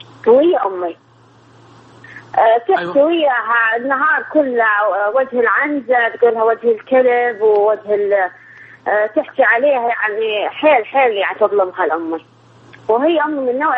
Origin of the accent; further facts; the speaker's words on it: Iraq; السلام، انا من العراق.